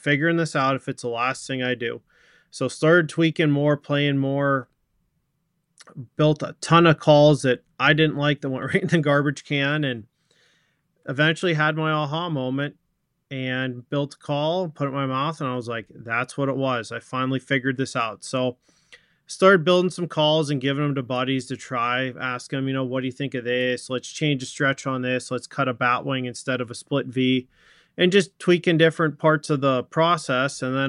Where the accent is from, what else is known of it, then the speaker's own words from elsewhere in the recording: Pennsylvania, United States; from the time I was, you know, a little kid, you know, growing up in Pennsylvania.